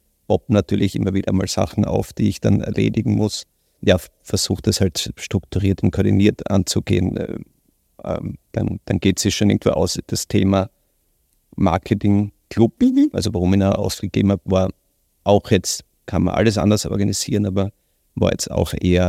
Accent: Styria, Austria; Das wäre zum Beispiel ein Wort, das ich noch kann als Steirer, wo ich mir das Wienerische noch nicht

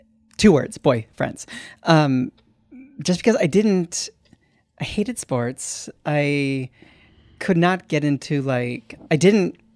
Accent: St. Louis, Missouri, United States; Yeah, I grew up in St. Louis.

